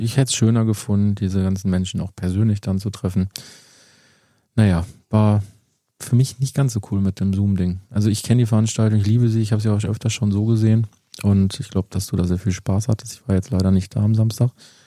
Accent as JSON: {"language": "German", "town": "Herne", "region": "North Rhine-Westphalia", "country": "Germany", "tie": "born there", "said": "Ja, ich bin in Herne geboren"}